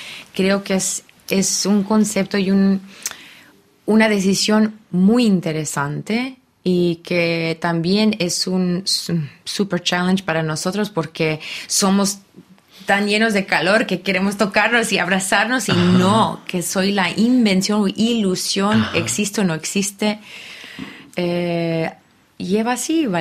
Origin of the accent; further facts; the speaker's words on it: Chicago, Illinois, United States; born there; Nací en Chicago